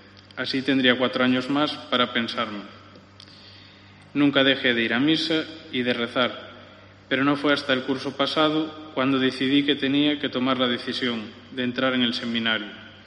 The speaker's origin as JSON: {"language": "Spanish", "town": "Redondela", "region": "Galicia", "country": "Spain", "said": "soy de Redondela. Tengo 22 años y hace tres días que soy seminarista."}